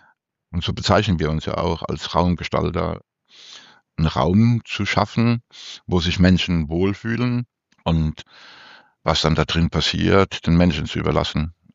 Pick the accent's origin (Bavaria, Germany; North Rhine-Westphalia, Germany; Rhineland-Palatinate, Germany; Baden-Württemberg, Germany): Baden-Württemberg, Germany; Mannheim; Und wie man hier sagt, in Mannheim oder in der Region, ich bin im Apache-Viertel geboren.